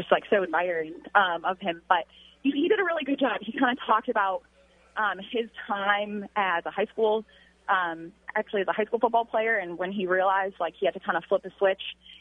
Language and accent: English; Buffalo, New York, United States; I'm from there, born and raised in Buffalo.